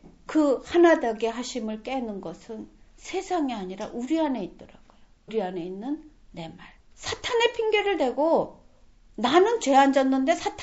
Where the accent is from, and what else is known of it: South Korea; moved away